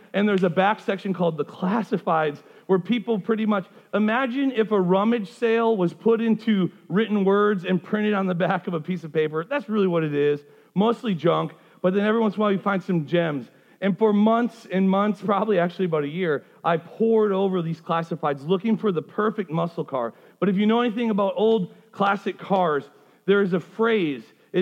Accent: Wisconsin, United States; I'm from Wisconsin, but I said yeet yeet.

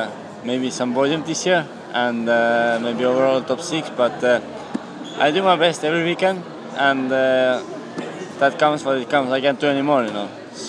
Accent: Finland; English is a second language; I'm from Finland

